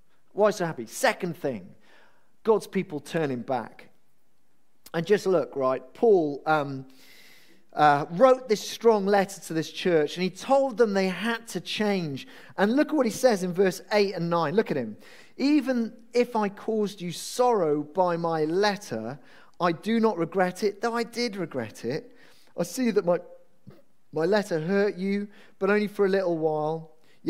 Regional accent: Wales, United Kingdom; I'm Welsh, and I like rugby

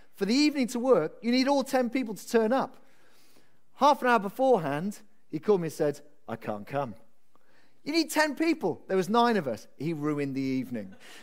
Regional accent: Wales, United Kingdom; because I grew up in Wales.

